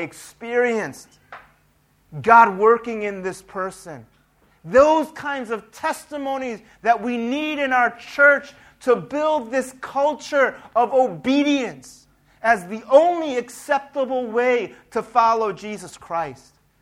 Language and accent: English; United States; My parents came from Korea, and they moved to the United States in the 1960s. I was born in the United States, but obviously, I don't look like Caucasian or anything. I grew up in two cultures, in Korean culture and in American culture.